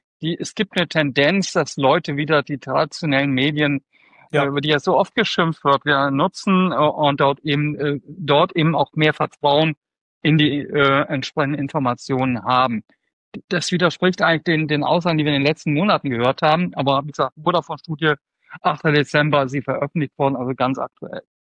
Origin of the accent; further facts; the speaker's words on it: Hesse, Germany; accent: Hessian; mit meinem hessischen Dialekt